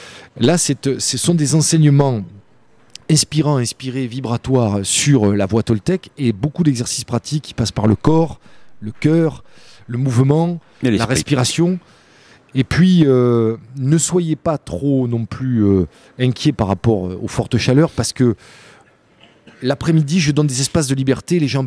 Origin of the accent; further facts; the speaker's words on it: Provence-Alpes-Côte d'Azur, France; trop bon, trop con, on dit chez nous en Provence.